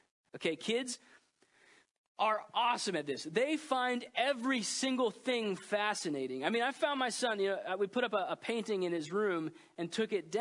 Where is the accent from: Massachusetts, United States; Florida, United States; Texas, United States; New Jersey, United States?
Florida, United States; Orlando; Now, I grew up in Orlando. I grew up in Waterford. And so by the time I was like 10 years old, Disney was boring to me, okay?